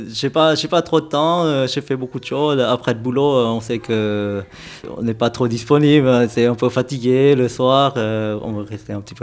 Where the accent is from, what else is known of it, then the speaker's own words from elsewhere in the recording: Bangkok, Thailand; now in Switzerland; Je viens de Bangkok. J'habite en Suisse depuis 1999.